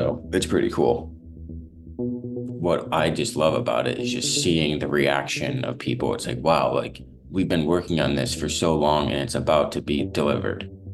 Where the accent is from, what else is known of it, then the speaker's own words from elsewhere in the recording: Cleveland, Ohio, United States; actually picked me up in my hometown in Cleveland.